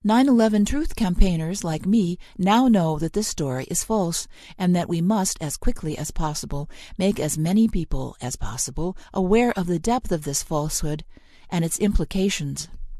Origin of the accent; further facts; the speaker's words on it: Skipton, Yorkshire and the Humber, United Kingdom; born there; I am now 42, and I was born in Skipton, North Yorkshire, UK. In, essentially, a working-class family, and I am the youngest of 9 children.